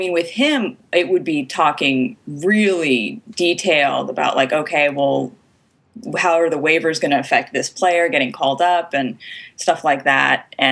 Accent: California, United States; It's like, no, I'm born in California. Like, you're not from Minnesota or Canada or something? No, I'm from California.

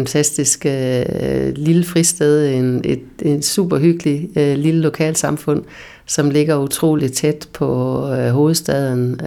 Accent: Jutland, Denmark; now in Dragør, Denmark; jeg bor her jo selv privat og har boet her siden 2002, og jeg er faldet rigtig godt til i Dragør. Jeg kommer oprindeligt fra Jylland

